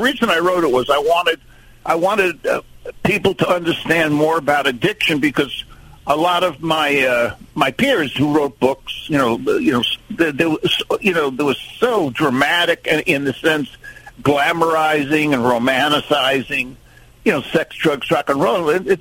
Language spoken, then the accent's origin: English; New York, United States; Oh, well, I'm from New York, and, I think you know, so much banter that goes on there that's, you know, humorous.